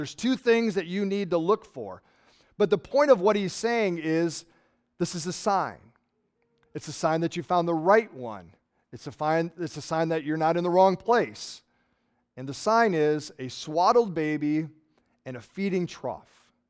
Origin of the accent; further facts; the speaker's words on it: Hastings, Nebraska, United States; But we from Hastings, we know where Tom Osborne's from, right? We drive Tom Osborne Boulevard.